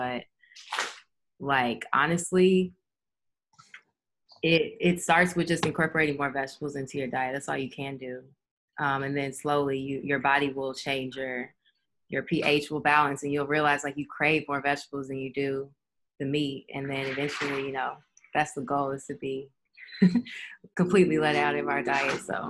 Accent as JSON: {"language": "English", "town": "Louisville", "region": "Kentucky", "country": "United States", "said": "because like I'm from Kentucky. I'm from Louisville, Kentucky, and it's, you know, fried chicken everywhere. And like, you grow up and you eat sausage and bacon as for breakfast."}